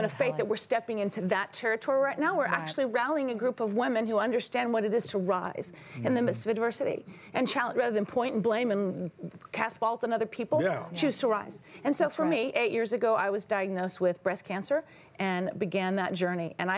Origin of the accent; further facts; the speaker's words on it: California, United States; I'm from California. We do a lot of alternative treatments. What can I tell you? We're weird.